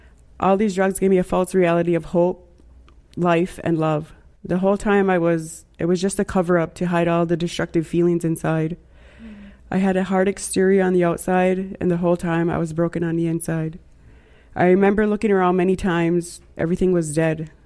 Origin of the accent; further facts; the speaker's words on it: Wisconsin, United States; I grew up on the Menominee Reservation, so I grew up around a lot of destruction, drugs, and alcohol and violence.